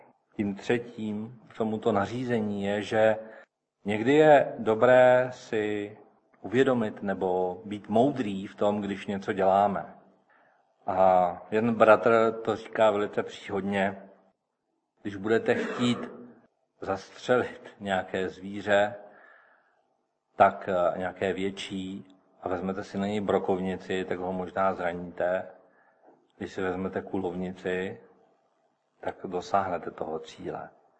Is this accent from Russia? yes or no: no; United States; Ale já jako Američan bych asi nebyl zrovna tím dobrým rádcem.